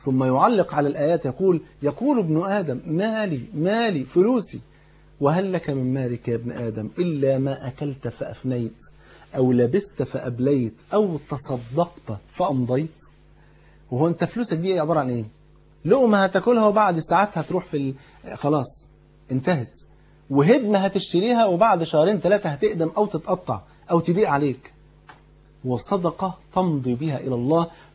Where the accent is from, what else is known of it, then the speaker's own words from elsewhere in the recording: Egypt; وانت عارف يعني الفول عندنا في مصر كان فرض عين يعني